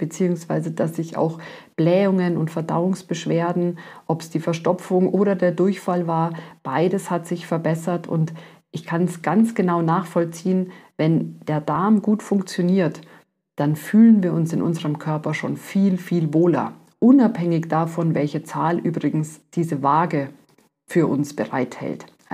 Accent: Bavaria, Germany; eine Semmel, sagt man bei uns in Bayern.

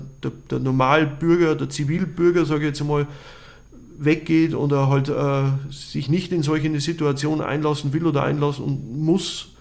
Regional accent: Reuth bei Erbendorf, Bavaria, Germany; ich komme aus Reuth bei Erbendorf. Das ist ein kleines Dorf am Steinwald.

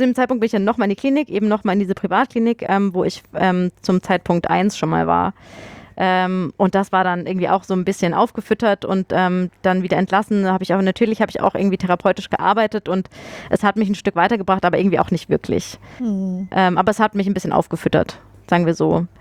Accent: Munich, Bavaria, Germany; moved away; ich bin aus München weggezogen, bin dann nach Fulda gezogen.

